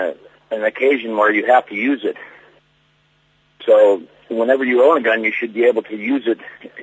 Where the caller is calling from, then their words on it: Chillicum, Oregon, United States; I'm calling from Chillicum, Oregon